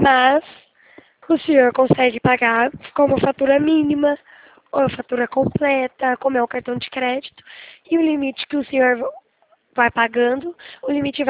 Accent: São Paulo, Brazil; Não, eu sou de São Paulo

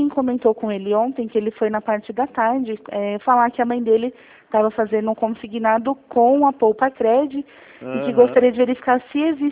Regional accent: São Paulo, Brazil; eu sou de São Paulo, mas eu tenho um escritório aí no, em Recife.

